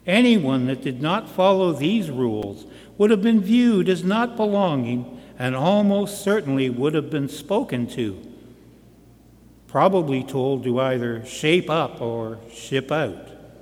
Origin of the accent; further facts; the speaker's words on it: Toronto, Ontario, Canada; also born or lived in Hamilton / Winnipeg / Vancouver; I was born in Hamilton and was there till the beginning of kindergarten, not the end. Was in grade 1 in Winnipeg, grade 2 in Vancouver, and grade 3 was here in Toronto.